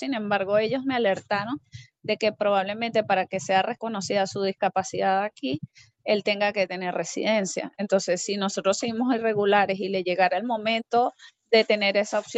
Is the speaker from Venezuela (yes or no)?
yes; Venezuela; moved away as an adult; now in Spain; Esa fue la razón principal por la cual yo salí de Venezuela.